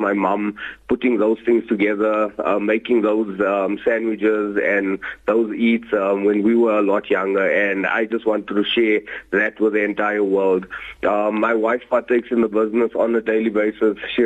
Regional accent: Benoni, Gauteng, South Africa; I'm originally from Benoni. We grew up around places like Uzma's, Mo's Food Wagon, Mr. Chubb's, Chivago's. These are the type of places we grew up around in Benoni

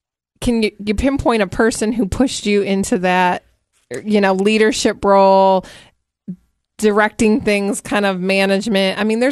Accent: Michigan, United States; I'm from Michigan, and I would not want to retire in Michigan

